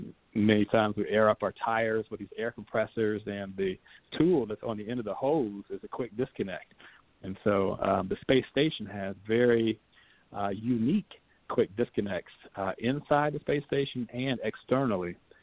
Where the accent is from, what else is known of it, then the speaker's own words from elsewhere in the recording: Indianapolis, Indiana, United States; growing up in Indianapolis, my father was a mechanic